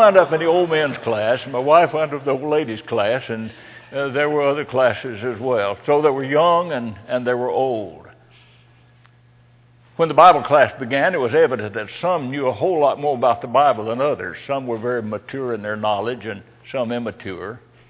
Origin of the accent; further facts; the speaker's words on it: Alabama, United States; accent: Alabama; And there I was speaking my Alabama accent.